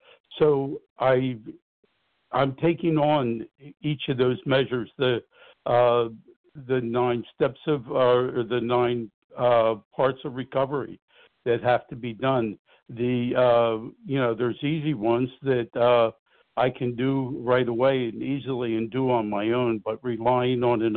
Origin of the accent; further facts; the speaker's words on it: New Jersey, United States; Hi, this is … I'm from South Jersey.